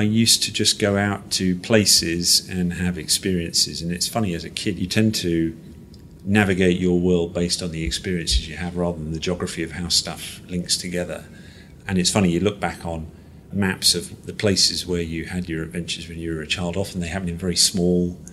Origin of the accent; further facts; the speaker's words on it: Malaysia; I grew up in Malaysia as a kid.